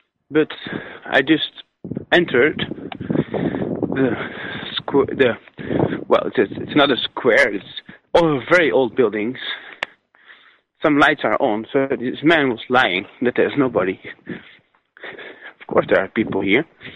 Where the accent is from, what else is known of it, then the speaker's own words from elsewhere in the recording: United States; I'm a journalist from the United States.